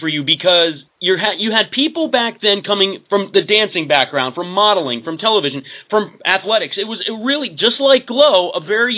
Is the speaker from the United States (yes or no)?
yes; Pennsylvania, United States; now in Washington, D.C., United States; No, I actually live in the Washington, D.C. area now. I came south.